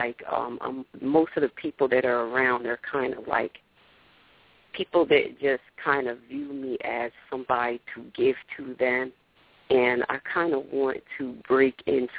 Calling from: New Jersey, United States; I'm calling from New Jersey.

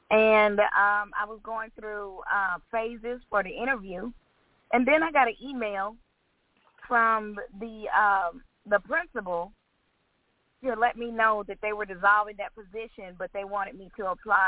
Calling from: Georgia, United States; from Georgia.

